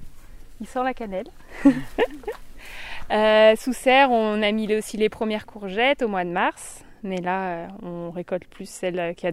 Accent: Certines, Auvergne-Rhône-Alpes, France; Alors moi, je suis un peu d'ici, j'ai grandi à Sertines, et j'ai pas mal de familles sur Grand Coran et sur Cise, donc je connaissais le coin.

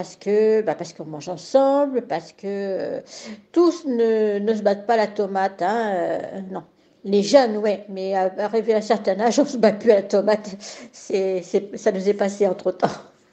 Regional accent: Buñol, Valencian Community, Spain; je suis de Bugnol, nous, on a un bracelet spécial pour rentrer. Pour les Bugnoleros, c'est gratuit.

